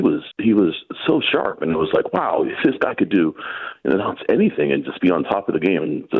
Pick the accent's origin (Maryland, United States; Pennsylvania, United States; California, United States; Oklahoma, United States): Pennsylvania, United States; Johnstown; now in Nebraska, United States; Yes, and I'm from Western Pennsylvania, Johnstown, okay.